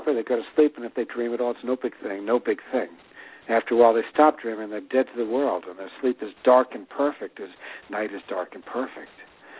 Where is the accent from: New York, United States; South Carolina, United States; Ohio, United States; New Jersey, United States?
New York, United States; Yeah, for me as a New Yorker, I mean, you know, I've got this myopic New York thing